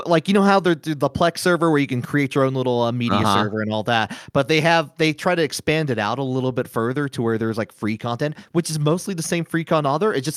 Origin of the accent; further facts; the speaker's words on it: Missouri, United States; born there; I was born near St. Louis, actually